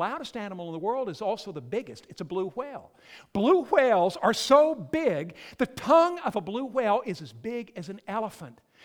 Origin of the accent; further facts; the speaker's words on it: Whitefish, Montana, United States; moved away as an adult; I grew up in Whitefish, Montana. My wife grew up in Bakersfield, California. We moved to Texas to go to seminary.